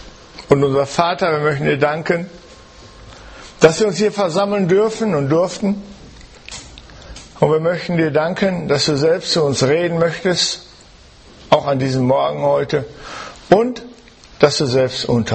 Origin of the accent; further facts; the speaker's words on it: Germany; wir sind ja auch Deutsche, die wir nicht Fußball gucken. Ich zähle mich also auch dazu.